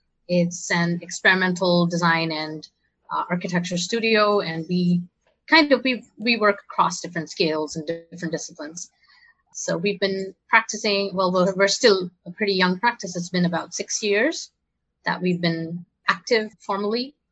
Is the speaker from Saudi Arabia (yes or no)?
yes; Saudi Arabia; moved away as an adult; also born or lived in India / London, United Kingdom; I grew up in Saudi Arabia, and then I moved to India for my college education, because my parents are from here and I wanted to learn a little bit more about my background or my family background.